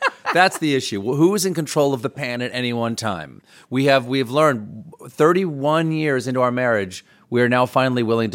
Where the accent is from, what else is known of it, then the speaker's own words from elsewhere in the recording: James Island, South Carolina, United States; Because I grew up on James Island, South Carolina. Yeah. See, this is the city girl who lived in downtown Charleston. I lived out in the country on a dirt road on James Island.